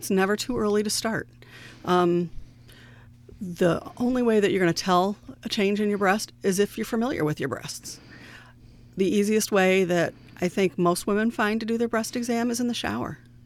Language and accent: English; Elmira, New York, United States; now in Dundee, United States; I'm originally from Elmira. I live in Dundee.